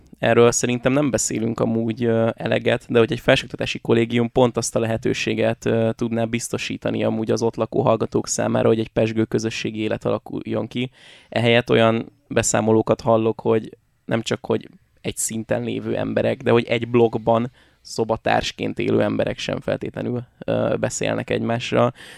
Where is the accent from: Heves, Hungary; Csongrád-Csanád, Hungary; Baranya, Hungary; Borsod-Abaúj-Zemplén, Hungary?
Baranya, Hungary; Pécs; Én is amúgy ugye pécsiként Pécset tanultam tovább